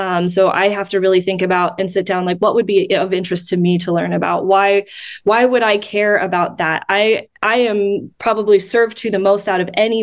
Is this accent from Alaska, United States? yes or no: yes; Alaska, United States; now in Las Vegas, United States; I am originally from Alaska, which I rarely find anyone who is.